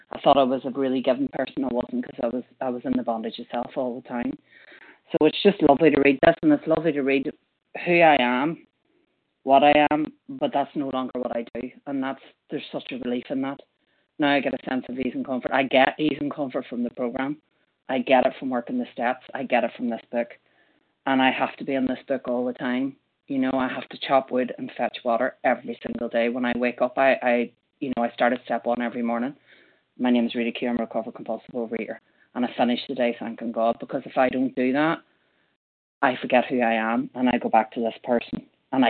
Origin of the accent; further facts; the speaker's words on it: Ireland; now in United Kingdom; recovered, not cured, compulsive overeater. I'm Irish, living in the UK.